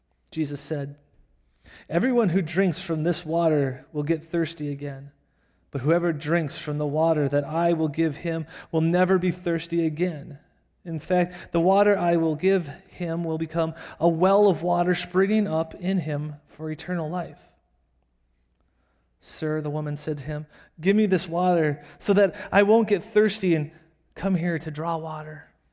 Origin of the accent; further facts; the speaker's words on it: Cleveland, Ohio, United States; And I said, "Well, I'm not from the Detroit area, I'm from Cleveland."